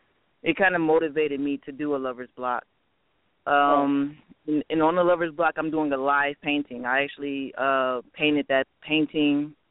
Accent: Detroit, Michigan, United States; my native background, Native American background, or just growing up in Detroit

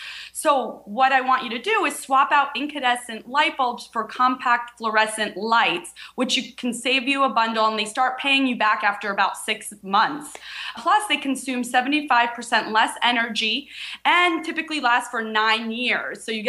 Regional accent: New York, United States; now in California, United States; because in California, we don't have basements and I'm from New York. So I have to say, I kind of miss them.

